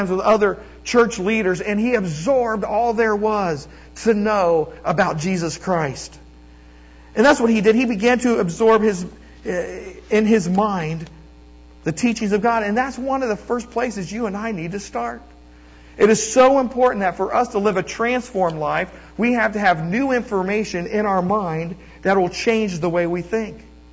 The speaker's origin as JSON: {"language": "English", "region": "Ohio", "country": "United States", "said": "But, I'm from Ohio, so that was..."}